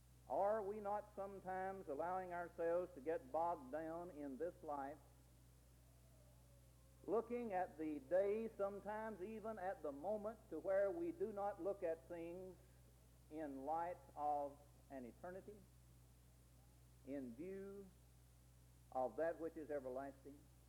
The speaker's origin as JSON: {"language": "English", "region": "Tennessee", "country": "United States", "tie": "born or raised there", "said": "I grew up in Middle Tennessee in the bottom of a holler. You may not call it a holler, but we call it a holler up there."}